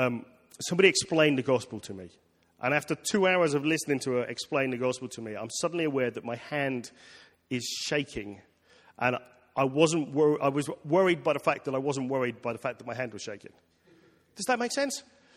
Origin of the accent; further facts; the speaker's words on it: England, United Kingdom; You have to understand, as an Englishman, my idea of church is a cold, old building